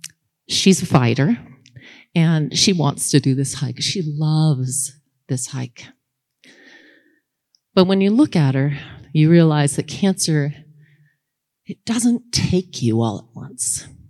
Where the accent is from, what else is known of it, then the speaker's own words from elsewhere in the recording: Montana, United States; I'm from Glacier Country.